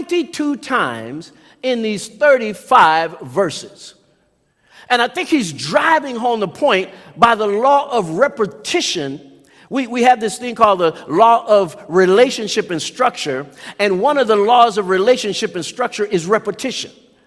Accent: Oakland, California, United States; I grew up in Oakland, California, better known as Oaktown

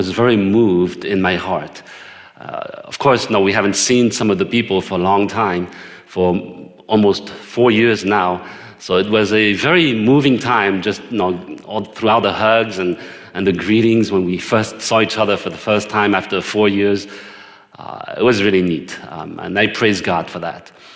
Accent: France; also born or lived in Hong Kong; You know, I'm not British, but I grew up in France. I was born in Hong Kong.

